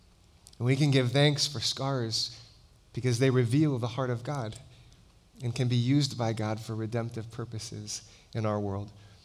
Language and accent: English; Hawaii, United States; I grew up in Hawaii, beautiful place, but I stood out like a sore thumb.